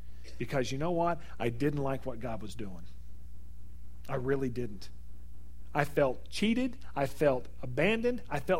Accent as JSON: {"language": "English", "region": "Missouri", "country": "United States", "said": "We're from Missouri."}